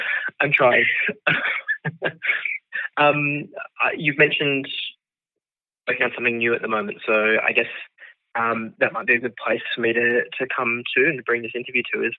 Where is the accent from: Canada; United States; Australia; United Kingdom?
Australia; Geraldton, Western Australia; growing up in Geraldton, Western Australia, which is my hometown.